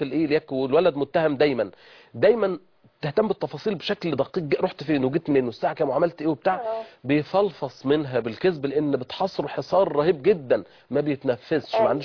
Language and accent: Arabic; Egypt; على اعتبار ان دي اللعبه الشعبيه الاولى عندنا في مصر